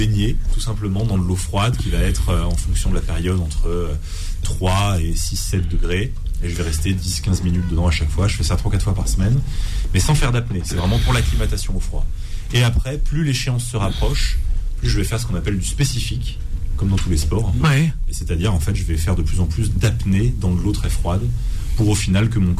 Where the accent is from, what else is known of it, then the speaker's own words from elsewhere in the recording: Nice, Provence-Alpes-Côte d'Azur, France; comme je pourrais le faire en mer chez moi à Nice par exemple.